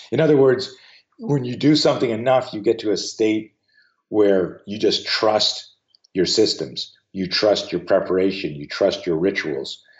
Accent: Canada; I grew up on skis. So I grew up in Canada.

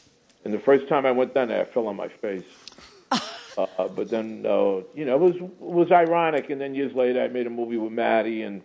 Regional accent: New Rochelle, New York, United States; I ran nightclubs for about 20 years in my hometown, New Rochelle, New York.

